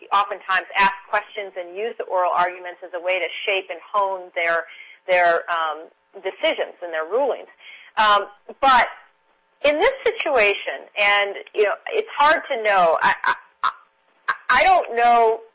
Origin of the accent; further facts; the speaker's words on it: Michigan, United States; I come from the Midwest of the country. I was originally born and raised in Michigan.